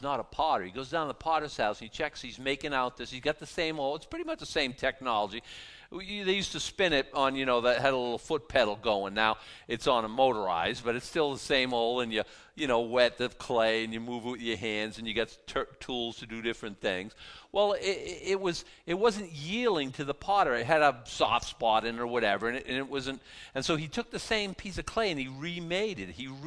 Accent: Boston, Massachusetts, United States; No, I'm from Boston. She's from Albany.

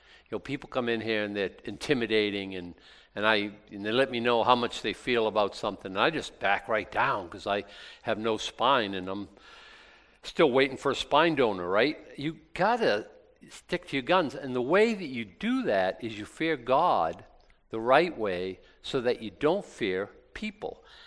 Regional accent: Boston, Massachusetts, United States; What? I grew up in Boston.

